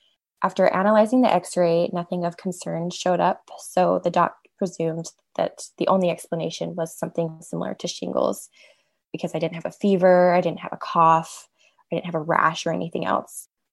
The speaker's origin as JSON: {"language": "English", "region": "Utah", "country": "United States", "said": "I'm from Utah."}